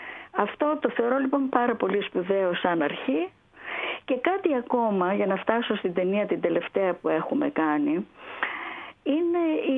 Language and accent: Greek; Thessaloniki, Central Macedonia, Greece; γεννήθηκα στη Θεσσαλονίκη, δηλαδή δεν το ξέρω, γι' αυτό λέω.